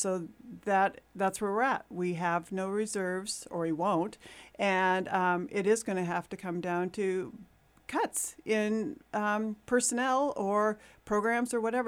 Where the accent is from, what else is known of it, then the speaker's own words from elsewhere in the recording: Haynes, United States; Like I said, I was born and raised here in Haynes, and I've gone through the school system.